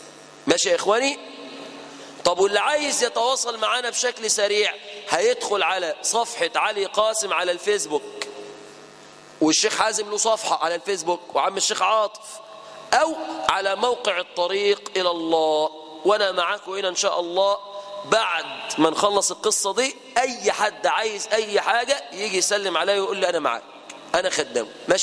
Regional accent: Mansoura, Dakahlia, Egypt; انا من اهل المنصوره

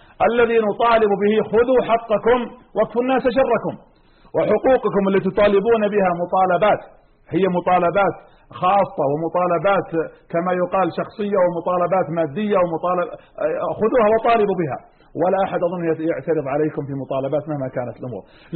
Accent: Saudi Arabia; بل حتى عندنا في السعودية

